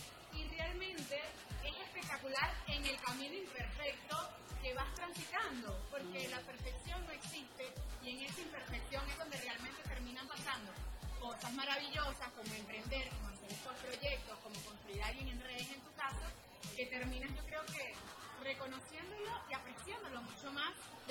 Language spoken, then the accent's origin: Spanish; Venezuela; nosotros como venezolanos de Sudamérica